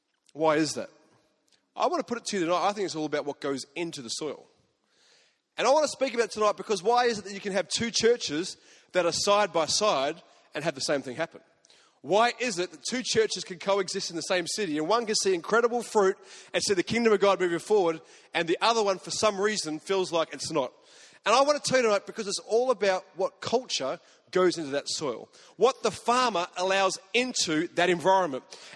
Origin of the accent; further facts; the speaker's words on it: Sydney, New South Wales, Australia; I grew up in Sydney, so I wasn't anywhere really near a farm